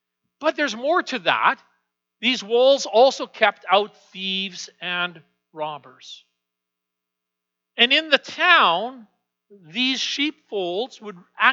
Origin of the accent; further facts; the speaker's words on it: the Prairies, Canada; it's somewhat difficult for us as Canadian prairie people.